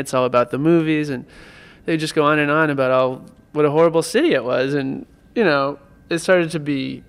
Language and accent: English; Los Angeles, California, United States; Every time I would go in a bar in San Francisco and people would say, "Oh, where are you from?" And I'd say, "Oh, I'm from L.A.